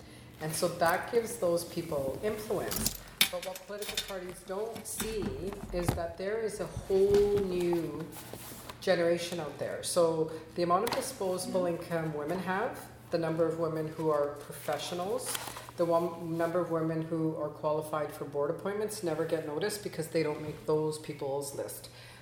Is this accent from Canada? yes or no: yes; Canada; I define myself as Canadian. I've always lived like that.